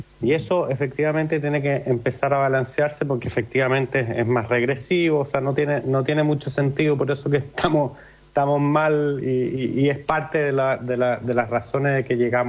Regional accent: Chile; Somos extremadamente pocos chilenos los que pagamos impuestos.

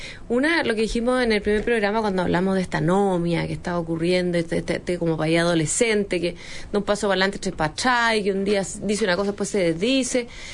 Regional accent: Chile

